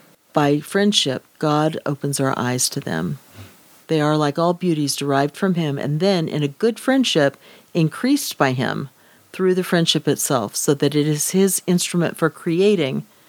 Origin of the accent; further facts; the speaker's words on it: Dallas, Texas, United States; I'm from the big city. I'm from Dallas and you're from Logan.